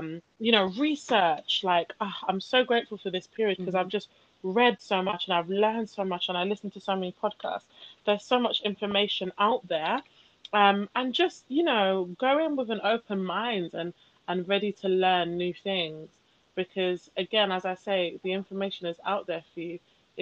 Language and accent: English; London, United Kingdom; born there; I was born in London, United Kingdom, and then I my first time coming to Nigeria, actually, I was 3 months old.